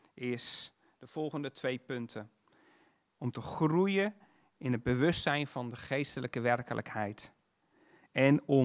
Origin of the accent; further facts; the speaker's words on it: Netherlands; En we moeten vooral niet, en dat hebben we misschien als Nederlanders heel sterk, we moeten vooral niet te zweverig worden.